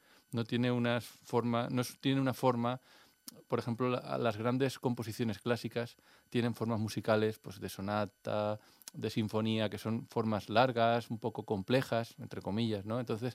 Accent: Valencia, Valencian Community, Spain; en mi barrio, donde yo soy del Cabañal, ahí había 3 bandas, ahora no sé si hay 4.

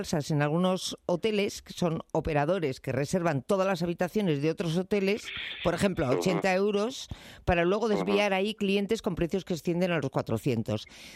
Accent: Madrid, Community of Madrid, Spain; Como madrileña

